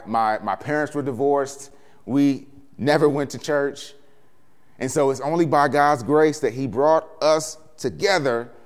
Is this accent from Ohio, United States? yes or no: yes; Ohio, United States; My wife is from Virginia. You know, I'm from Ohio. And so the North and the South kind of came together.